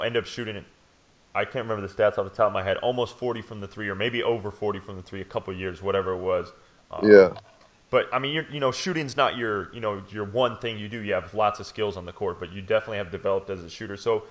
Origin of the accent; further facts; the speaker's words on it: California, United States; because I'm from California, so I got a different perspective.